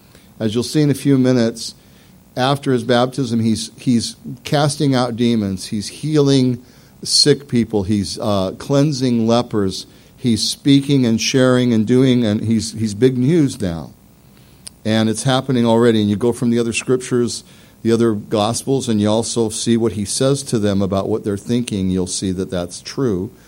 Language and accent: English; Beaverton, Oregon, United States; also born or lived in Portland; Because at 8 years old, in a Jewish community, I lived in Portland and then in Beaverton during this time